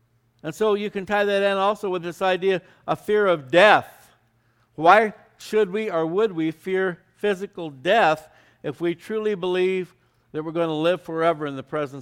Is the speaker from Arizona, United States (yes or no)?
yes; Phoenix, Arizona, United States; I grew up in Phoenix and there was this wonderful carnation ice cream parlor around Central Avenue there in Phoenix.